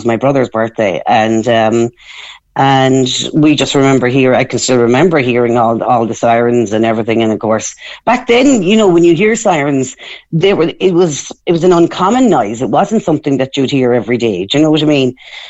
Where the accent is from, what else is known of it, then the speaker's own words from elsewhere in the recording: Buttevant, Munster, Ireland; I grew up in Butterwin, and on the day of the train crash, my dad, my uncle, and loads more people in the community all rushed to help